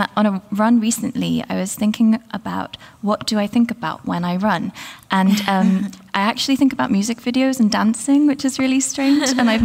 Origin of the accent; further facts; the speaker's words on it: Wales, United Kingdom; I'm from Wales in the UK. I'm a children's nurse, but I'm also a writer